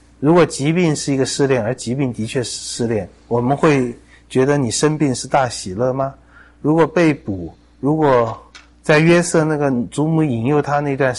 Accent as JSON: {"language": "Chinese", "country": "China", "said": "很多人我们中国人的忍耐，或者我们有时候所谓基督徒美德忍耐，就刚好相反了"}